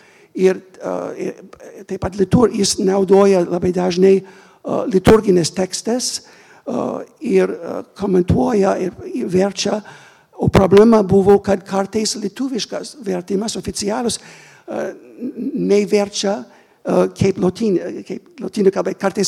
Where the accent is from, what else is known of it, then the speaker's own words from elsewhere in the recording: United States; first language English; Lithuanian is a second language; aš nesu lietuvis, negaliu redaguoti, bet galiu puikiai suprasti ir angliškai, ir mano gimtoji kalba, esu kilęs iš Amerikos, ir galiu pakankamai suprasti lietuvių kalbą